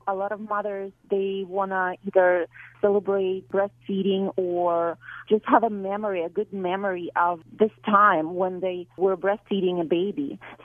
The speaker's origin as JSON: {"language": "English", "country": "Ukraine", "lives_now": "Canada", "said": "and then I'm actually from Ukraine"}